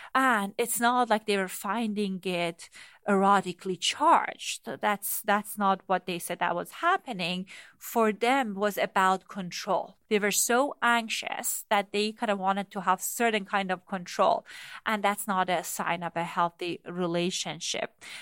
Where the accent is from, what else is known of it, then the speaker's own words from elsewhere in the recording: Iran; I grew up in Iran.